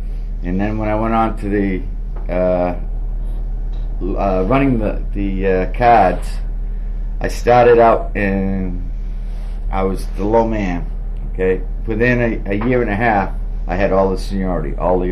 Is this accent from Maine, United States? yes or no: yes; Mechanic Falls, Maine, United States; I was born in Mechanic Falls in 1950.